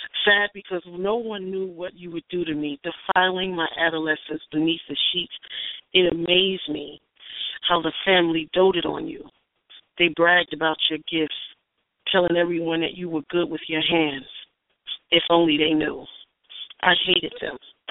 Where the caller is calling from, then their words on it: Newark, New Jersey, United States; calling from Newark